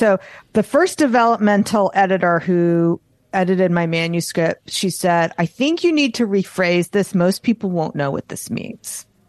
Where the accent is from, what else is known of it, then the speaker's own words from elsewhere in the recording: New York, United States; I'm Jewish and I'm from New York.